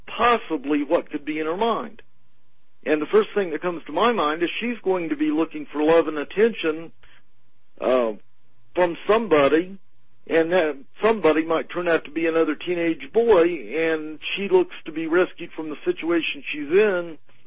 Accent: the South, United States; I grew up in the South, and when I was a young child, very young, similar things happened

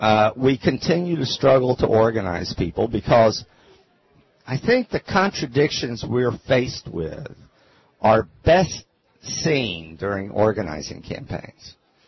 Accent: the South, United States; I'm a Southerner and I'm too superstitious.

